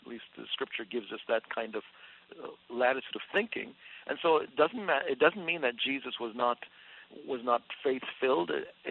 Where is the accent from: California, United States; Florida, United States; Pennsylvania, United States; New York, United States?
New York, United States; New York City; I said, I like fighting. I grew up in New York City. I like fighting.